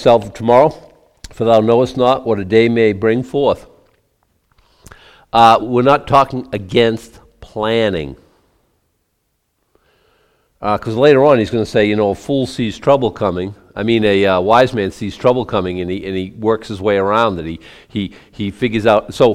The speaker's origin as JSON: {"language": "English", "town": "Boston", "region": "Massachusetts", "country": "United States", "lives_now": "Maine, United States", "said": "When we moved up here, we're from Boston, right?"}